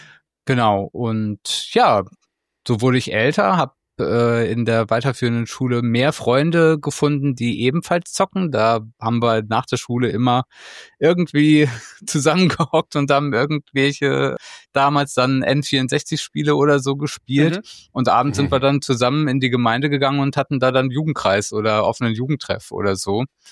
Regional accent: North Rhine-Westphalia, Germany; born there; ich bin Jahrgang 1987 in Nordrhein-Westfalen geboren. Ruben und ich kommen aus dem gleichen Ort

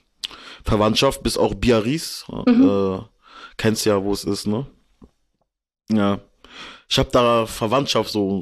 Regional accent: Karlsruhe, Baden-Württemberg, Germany; Also, ich liebe Stuttgart, es ist eine schöne Stadt. Ich liebe auch meine Stadt Karlsruhe. Und ja, wir sind alle aus Baden-Württemberg.

